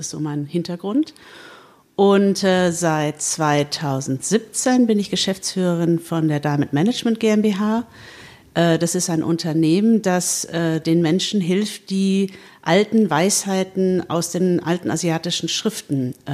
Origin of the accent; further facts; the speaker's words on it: Marburg, Hesse, Germany; now in Frankfurt am Main, Germany; ich komme ursprünglich aus Marburg, bin aber schon seit meinem Studium hier in Frankfurt am Main.